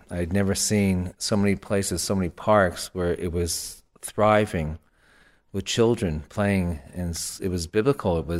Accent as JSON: {"language": "English", "region": "New Jersey", "country": "United States", "tie": "born there", "said": "I was born in New Jersey, and not too far away."}